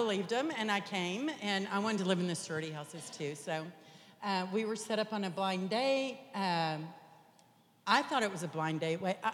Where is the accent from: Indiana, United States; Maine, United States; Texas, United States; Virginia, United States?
Texas, United States; Lubbock; I grew up in Lubbock, Texas. I have an older sister, and he has an older brother.